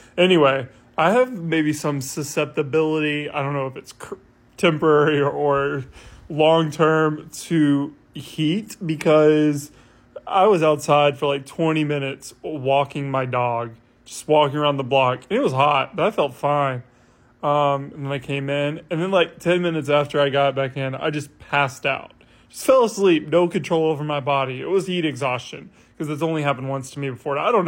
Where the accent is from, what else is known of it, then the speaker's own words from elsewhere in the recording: Texas, United States; now in Southern California, United States; I grew up in Texas. I know what heat is like.